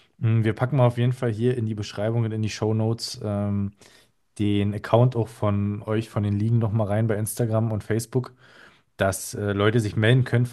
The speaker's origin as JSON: {"language": "German", "town": "Neuruppin", "region": "Brandenburg", "country": "Germany", "said": "ich komme ja aus der Ecke Neuruppin"}